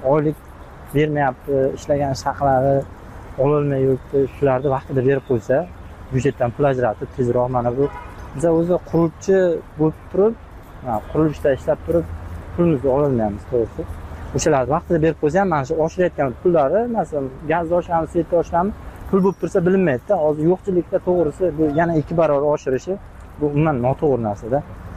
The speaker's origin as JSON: {"language": "Uzbek", "region": "Qashqadaryo Region", "country": "Uzbekistan", "said": "Bizlar o'zim Qashqadaryodanman."}